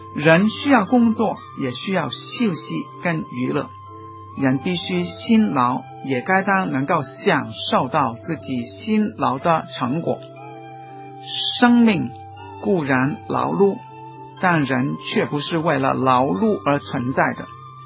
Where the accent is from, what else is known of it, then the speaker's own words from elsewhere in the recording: Guangdong, China; 我们广东人说卖花姑娘插竹叶